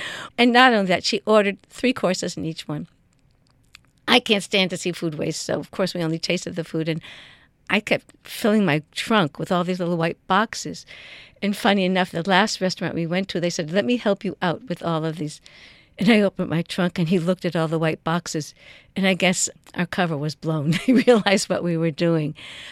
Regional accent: Connecticut, United States; also born or lived in England; now in Miami, United States; So here I came to Miami, and I'm from Connecticut, so it was a whole new world for me.

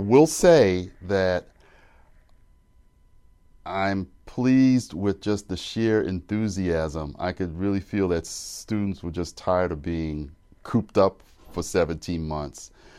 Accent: Brooklyn, New York, United States; I was double vaccinated back in the spring with the Pfizer vaccine for my hometown, Brooklyn, New York.

